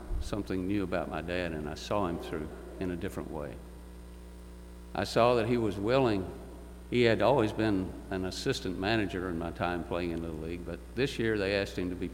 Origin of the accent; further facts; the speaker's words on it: Middlesboro, Kentucky, United States; I was 12 years old and I was growing up in Middlesboro, Kentucky.